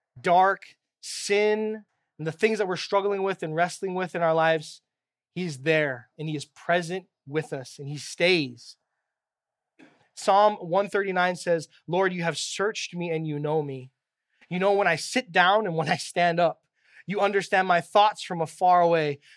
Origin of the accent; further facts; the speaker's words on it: Kaimuki, Hawaii, United States; I grew up in Kaimuki, Kapahulu area.